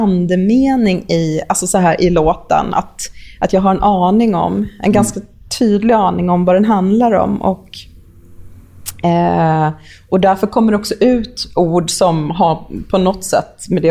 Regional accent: Sweden; Som svensk så här indie-räka som alltid har lyssnat på så amerikanska band, så är det jättelätt att bara oh, well, brave.

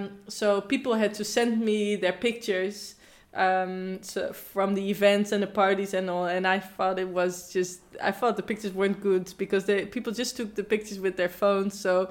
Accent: Zutphen, Gelderland, Netherlands; also born or lived in Amersfoort; now in Amsterdam, Netherlands; Well, I was born in Amersfoort in the middle of the Netherlands, but moved to Zutphen when I was a couple of months. So I was raised in Zutphen, and then but I've been living in Amsterdam now for almost 12 years.

